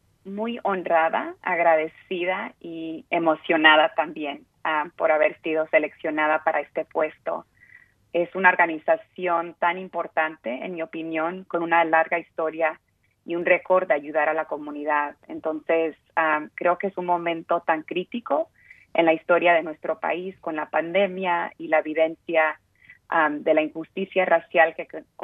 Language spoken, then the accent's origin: Spanish; Huntington Park, California, United States; Crecí en Huntington Park, que es una ciudad en Los Ángeles, en el condado de Los Ángeles, que es la mayoría de la comunidad es inmigrante, de inmigrantes de México, de Centroamérica, de otras partes de Latinoamérica.